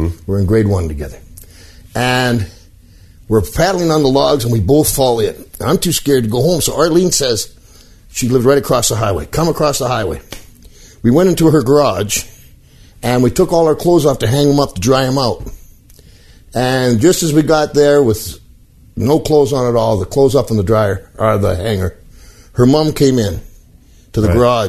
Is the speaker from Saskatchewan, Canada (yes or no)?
yes; Saskatoon, Saskatchewan, Canada; born there; I was born in Saskatoon, Saskatchewan.